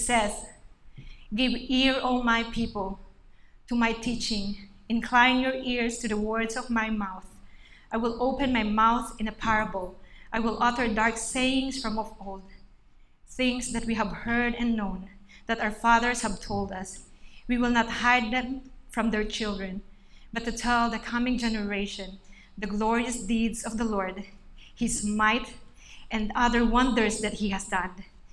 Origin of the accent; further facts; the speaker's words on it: Philippines; moved away as an adult; now in Taiwan; I'm a missionary from the Philippines. So I came to Taiwan 5 years ago to just help our church reach more students